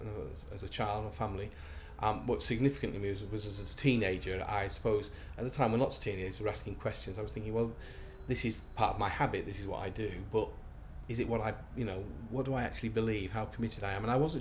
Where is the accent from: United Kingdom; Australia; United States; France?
United Kingdom; Manchester, North West England; also born or lived in Coventry; now in Plymouth, United Kingdom; I'm from Manchester originally. Although I was brought up in Manchester, I worked in Coventry for about 13 years before eventually moving down to Plymouth, so slowly I'm making my way down. I've nearly got to the end of the country.